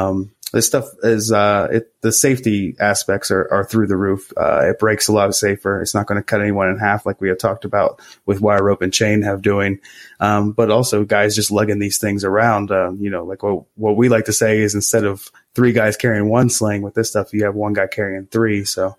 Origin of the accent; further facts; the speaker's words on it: Morgantown, West Virginia, United States; started throwing out resumes in my hometown of Morgantown, West Virginia, started throwing out resumes all over the place, just trying to get on somewhere.